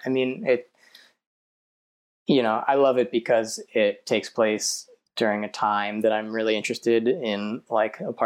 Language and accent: English; California, United States; Yeah. I grew up in Northern California.